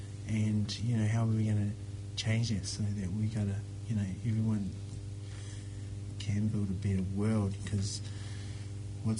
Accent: Auckland, New Zealand; I grew up in South Auckland, like way south, deep South Auckland, out towards Tuakau. And it's usually, you know, Pākehā Māori. And then I moved to Auckland in the 70s, as a little boy. Moved into a Polynesian neighbourhood.

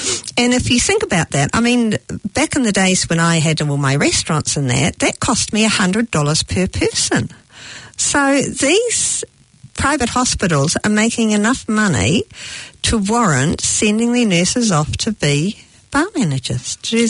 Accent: New Zealand; I'm so Kiwi in so many ways, but I have travelled so much, you know.

